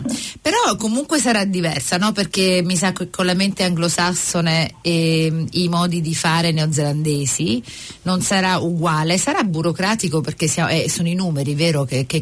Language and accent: Italian; Naples, Campania, Italy; io sono napoletana